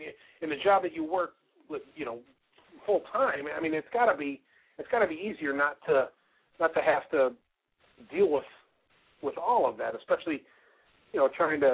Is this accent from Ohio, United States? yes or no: no; Buffalo, New York, United States; I grew up in Buffalo, and I'm only, you know, a hop, skip, and a jump right away from Niagara Falls, Ontario